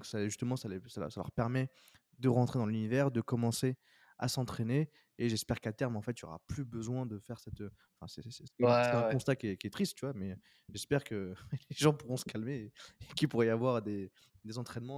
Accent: France; parce qu'on est notamment reconnu en tant que Français

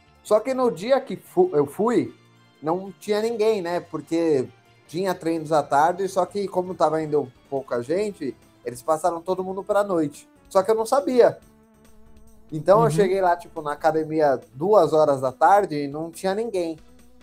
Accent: São Paulo, Brazil; Sou natural de São Paulo.

